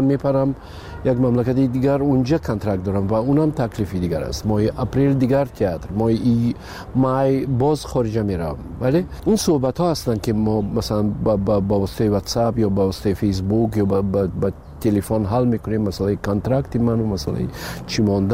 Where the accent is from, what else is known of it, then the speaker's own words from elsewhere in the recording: Tajikistan; وطنم خب پیش از همه تاجیکستان وطن است. بله، این خانه من است و مادرم اینجاست، فرزندام اینجاست.